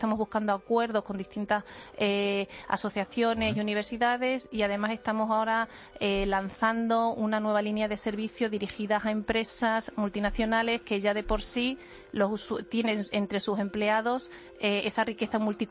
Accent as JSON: {"language": "Spanish", "region": "Extremadura", "country": "Spain", "tie": "born there", "lives_now": "Madrid, Spain", "said": "Yo soy extremeña de nacimiento, aunque llevo mucho tiempo aquí en Madrid."}